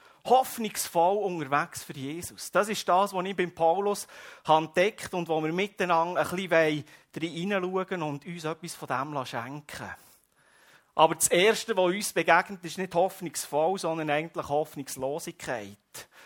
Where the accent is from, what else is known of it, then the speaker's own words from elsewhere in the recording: Switzerland; Mir als Schweizer wäre es nicht so gut gegangen, weil der Fahrplan nicht eingehalten wurde.